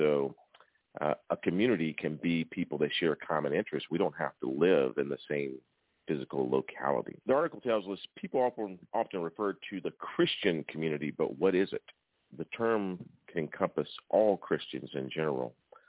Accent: Greeneville, Tennessee, United States; I'm in my hometown of Greenville, Tennessee

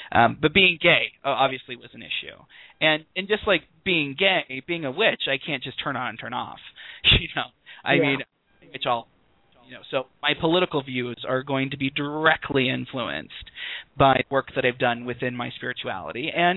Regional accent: Bible Belt, United States; I remember, you know, growing up where I grew up in the Bible Belt, you know, it wasn't even a matter of questioning if you were Republican or if you were Democrat.

